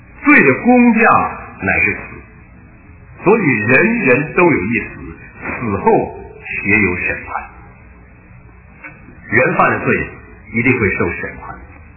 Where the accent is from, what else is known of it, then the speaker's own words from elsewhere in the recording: China; 对于说谎呢，咱们中国人呢，那简直是不用提了